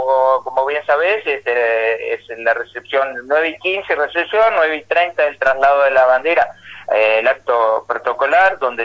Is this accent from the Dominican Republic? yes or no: no; Saldungaray, Buenos Aires Province, Argentina; nosotros orgullosos estamos de decir que somos de Saldungaray.